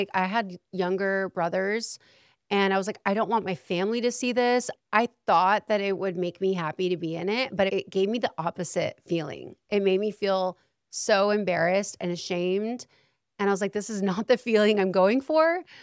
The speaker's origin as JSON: {"language": "English", "town": "Salem", "region": "Oregon", "country": "United States", "also_born_or_lived": "Portland", "said": "because we're from a small town, Salem, Oregon. I was born in Portland, Oregon, but we didn't really love it there."}